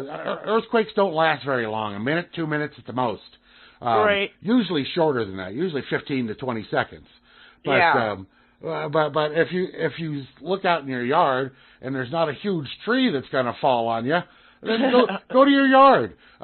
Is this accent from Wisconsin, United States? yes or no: no; California, United States; I've been through tons of them. Yeah, growing up in California, you know.